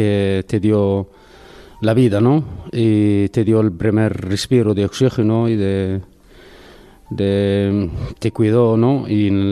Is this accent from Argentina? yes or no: no; Palestine; las cosas bonitas de todas las culturas las puedes encontrar en Palestina. Lo que más me gusta de mi tierra es la gente, su capacidad de convivir, su capacidad de soñar y resistir, la resiliencia de nuestro pueblo